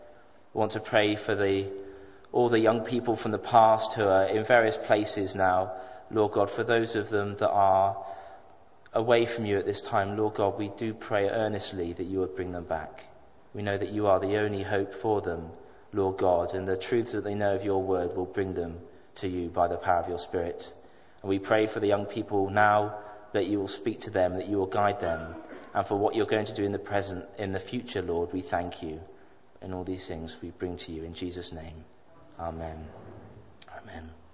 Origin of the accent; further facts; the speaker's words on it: Bristol, South West England, United Kingdom; I grew up here in Bristol among the fellowship at Kensington Baptist Church, here in this very church.